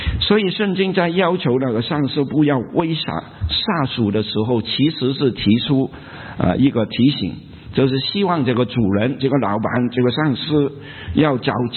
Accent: China; 我们中国人有一句话，他说临溪白须公，莫溪少年穷啊

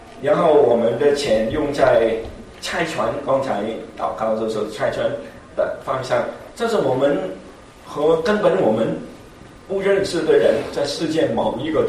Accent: Guangdong, China; 我们广东人有一句话说一阔三大

